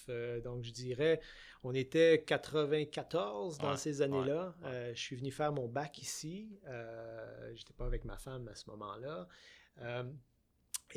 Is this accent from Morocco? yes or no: no; Coteau-du-Lac, Quebec, Canada; je suis un Québécois d'une petite ville du sud-ouest de Montréal qui s'appelle Coteau-du-Lac, une toute, toute petite ville. J'ai fait mes études, j'ai grandi dans cette petite ville sur le bord du fleuve.